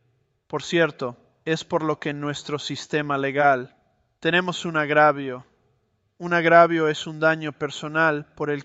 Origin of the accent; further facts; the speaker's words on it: California, United States; Yo soy de California y cuando crecí vimos innumerables incendios forestales.